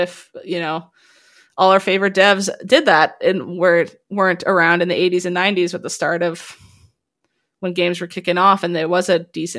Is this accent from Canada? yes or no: yes; Halifax, Nova Scotia, Canada; because I'm from Halifax, Nova Scotia.